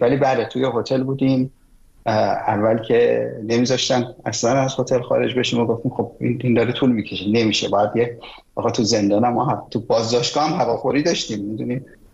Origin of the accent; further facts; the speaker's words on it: Iran; من از سن تو بیشتر وقت توی ایران بودم، همینجا زاده شدم، هم تعداد سالهایی که توی ایران زندگی کردم از سالهای عمر تو بیشتره.